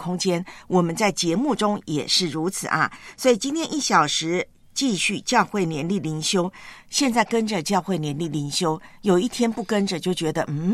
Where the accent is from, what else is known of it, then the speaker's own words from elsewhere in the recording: Taiwan; now in Hong Kong; 在我的老家台湾呢没有台风